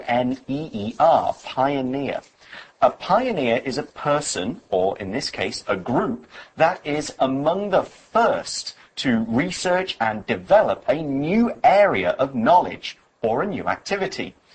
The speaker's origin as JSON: {"language": "English", "country": "United Kingdom", "said": "this article starts off by talking about the UK, my home country."}